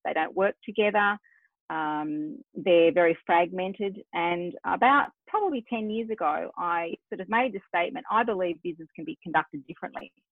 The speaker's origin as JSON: {"language": "English", "country": "Australia", "accent": "Australian", "said": "my funny accent obviously is Australian, and I'm very proudly of Australian."}